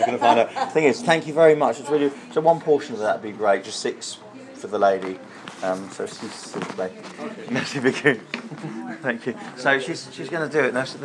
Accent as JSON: {"language": "English", "region": "London", "country": "United Kingdom", "lives_now": "Kent, United Kingdom", "said": "Oh, London."}